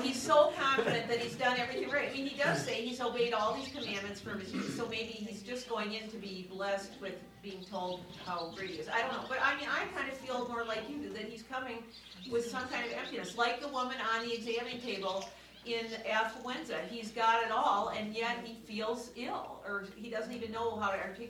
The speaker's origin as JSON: {"language": "English", "town": "Northfield", "region": "Minnesota", "country": "United States", "tie": "born or raised there", "said": "I grew up in Northfield, Minnesota. We have Defeat of Jesse James Day, because we defeated Jesse James."}